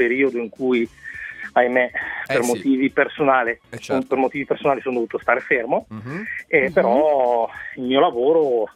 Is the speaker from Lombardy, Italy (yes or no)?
yes; Milan, Lombardy, Italy; mi sposo a Milano, perché io sono di Milano